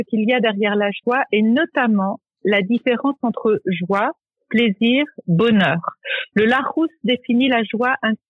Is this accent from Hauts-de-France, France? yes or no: yes; Hauts-de-France, France; Je suis née dans le Nord, j'ai grandi dans le Nord, j'y ai fait mes études.